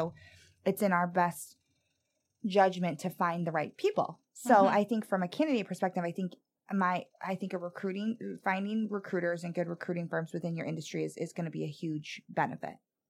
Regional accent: Niles, Michigan, United States; also born or lived in Buchanan; I lived in Buchanan. So I say Niles. I guess I probably should be careful. I grew up in Niles till 7th grade, and then I moved to Buchanan.

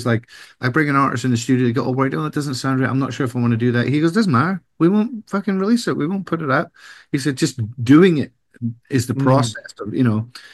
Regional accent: Scotland, United Kingdom; I grew up in Scotland, so I love sweets and candy, but I can't eat them anymore.

